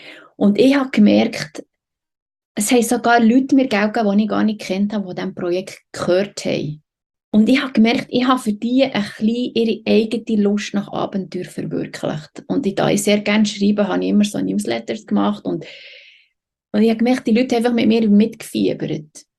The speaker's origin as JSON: {"language": "German", "country": "Switzerland", "said": "als Schweizerin, die in diesem Perfektionismus aufwächst oder mit diesem Leistungsdenken"}